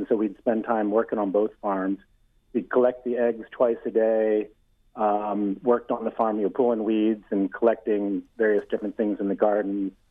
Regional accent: Linthicum, Maryland, United States; I grew up down in Linthicum, and I was lucky enough that our father was a school teacher, and so he got the summers off.

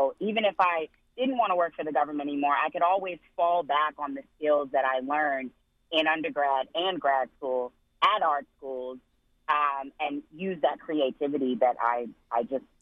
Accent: the South, United States; I'm originally from the South.

